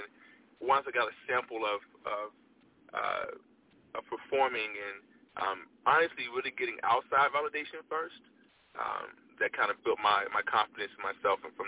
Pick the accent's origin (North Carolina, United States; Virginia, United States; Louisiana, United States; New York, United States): Virginia, United States; So I'm calling from Arkansas at the moment, but I am from Virginia. That is, where I rep. That's where I was raised at. So VA is my state.